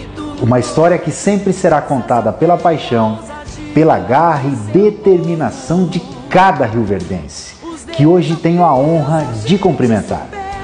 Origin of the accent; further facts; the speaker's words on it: Rio Verde, Goiás, Brazil; É o dia da minha terra do coração, minha querida Rio Verde.